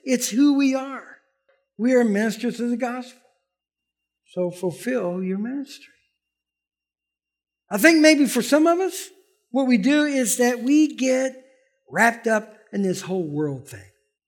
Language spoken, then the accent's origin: English; United States; born there; I'm an American. Born in America.